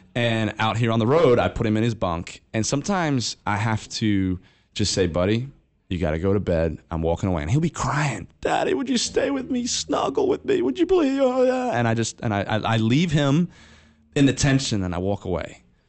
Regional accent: Australia; I'm from Australia.

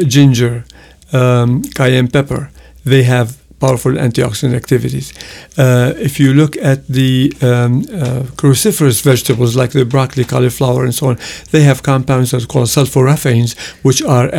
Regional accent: Lebanon; we grow olives in where I grew up in Lebanon

